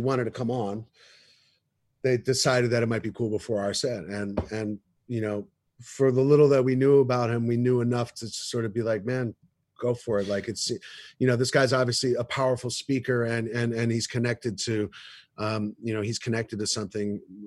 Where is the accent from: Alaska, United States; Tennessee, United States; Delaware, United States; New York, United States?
New York, United States; I grew up in New York, man. Weed was not easy to get to acquire